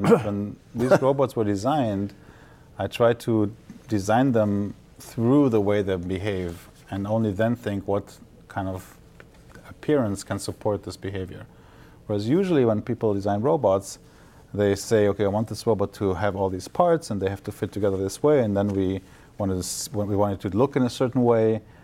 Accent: Germany; also born or lived in Israel; I grew up in Germany and in Israel, so half of my childhood in each of the countries.

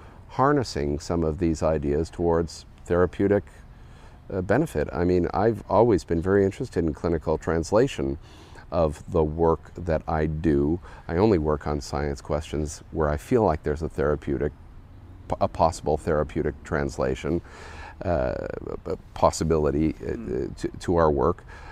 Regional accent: Toronto, Ontario, Canada; I went to high school in Toronto, Canada, so I'm Canadian.

